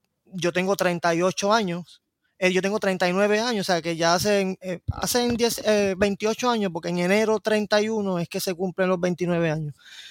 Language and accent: Spanish; San Sebastián, Puerto Rico; Sí, pues yo soy original de San Sebastián siempre.